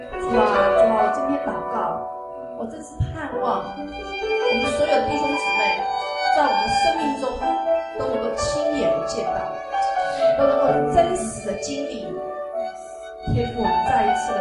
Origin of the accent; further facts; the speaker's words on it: China; 哦，你怜悯我们中国人，